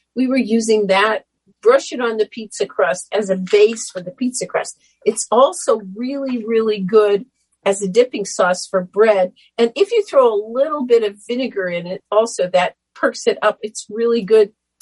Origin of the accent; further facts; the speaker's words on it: Illinois, United States; like I grew up in Western Illinois